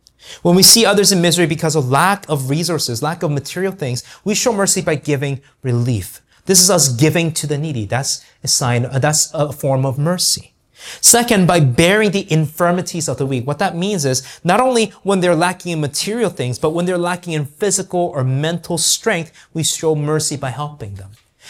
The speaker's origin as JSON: {"language": "English", "town": "Surrey", "region": "British Columbia", "country": "Canada", "said": "Like, kind of like I said, I'm from Surrey."}